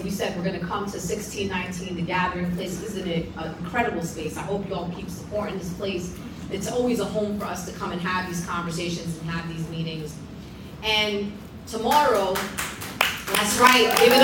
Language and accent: English; New York, United States; And, you know, I'm from New York. I'm a woman of my word.